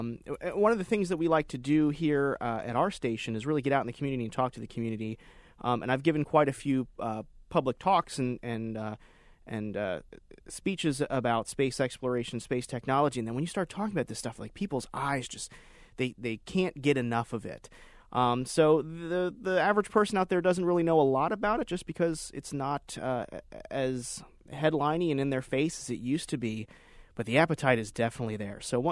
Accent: Florida, United States; I grew up in South Florida. I went to school down there in Broward County

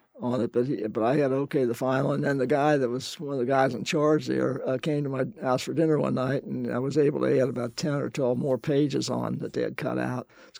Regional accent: Park Hills, Kentucky, United States; We moved to Park Hills, but I was on the corner of Kyle's Lane and Henry Clay, big old stucco house there. That's where I was raised.

